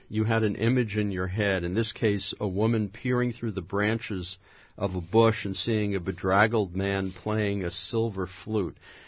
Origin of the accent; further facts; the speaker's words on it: New York City, New York, United States; I mean, I was thinking as I was driving over here, looking at, Berkeley, and I grew up in New York City.